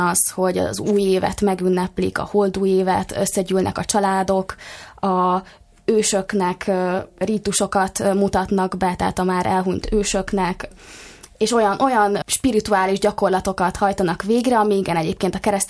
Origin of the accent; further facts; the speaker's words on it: Hungary; Szerintem magyarként nem is nehéz azonosulni